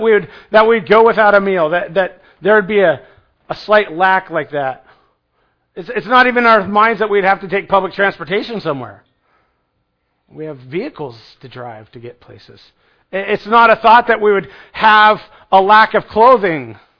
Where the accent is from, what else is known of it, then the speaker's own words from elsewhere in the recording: United States; And I have to think, as an American, we get super comfortable here on earth.